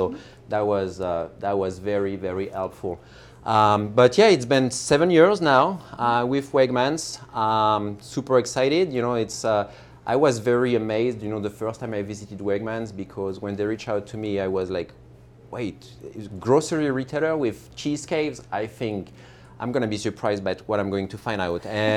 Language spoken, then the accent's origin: English; Bourgogne-Franche-Comté, France; English is a second language; well, obviously I'm French, right? cannot miss this detail. But I grew up in Burgundy, France.